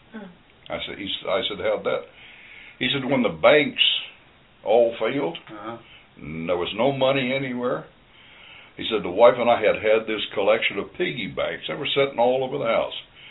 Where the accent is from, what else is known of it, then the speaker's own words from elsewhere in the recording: Kansas, United States; also born or lived in Oklahoma / Missouri; I was born in Oklahoma, and I had two brothers and two sisters born in Missouri. Then we moved over to outside of Wichita, Kansas.